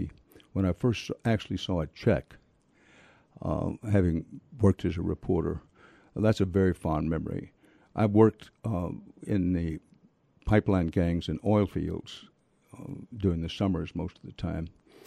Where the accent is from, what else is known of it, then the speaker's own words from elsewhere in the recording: Houston, Texas, United States; also born or lived in Wharton, Texas; I was born in Wharton, Texas, but I grew up on the outskirts of Houston, went to Houston Public Schools.